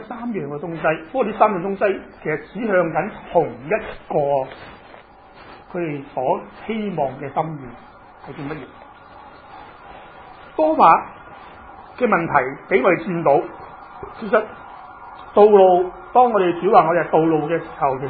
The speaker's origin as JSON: {"language": "Cantonese", "town": "Chaozhou", "region": "Guangdong", "country": "China", "said": "我哋潮州人系咁噶，你知道我哋潮州人就咁样嘅，好高嘅楼顶一层屋"}